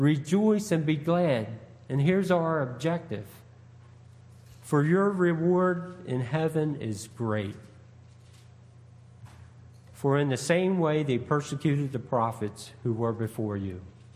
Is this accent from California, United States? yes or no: no; Baltimore, Maryland, United States; I grew up in Baltimore. I'm looking at Baltimore right now.